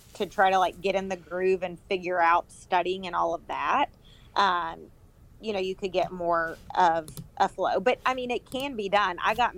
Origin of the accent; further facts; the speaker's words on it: Alabama, United States; I'm from Alabama, and so I applied to 2 of them in Alabama